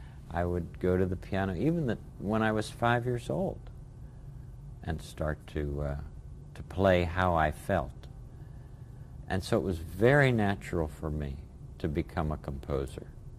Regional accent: Latrobe, Pennsylvania, United States; I grew up in La Trobe.

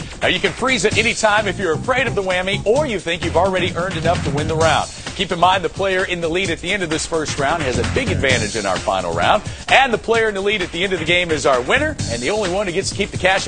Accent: St. Louis, Missouri, United States; Cynthia, we come to you from my hometown of St. Louis, Missouri.

